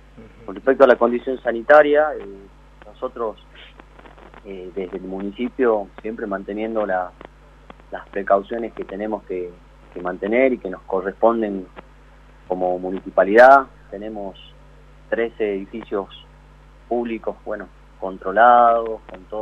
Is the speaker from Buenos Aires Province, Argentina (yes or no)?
no; Perico, Jujuy, Argentina; estamos pareciera como argentinos, como jujeños y periqueños, como condenados a que nos vaya mal